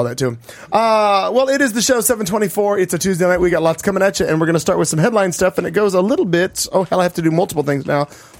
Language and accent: English; Owensboro, Kentucky, United States; because I'm from the Midwest. I understand. Owensboro, Kentucky.